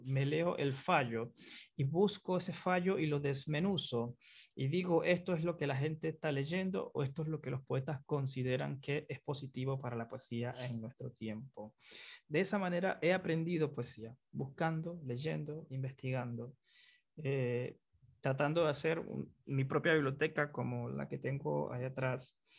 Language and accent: Spanish; Panama; Yo creo que el modernismo lo que me deja a mí como panameño es ese sentimiento de lo que es mío, es ese sentimiento de mi campo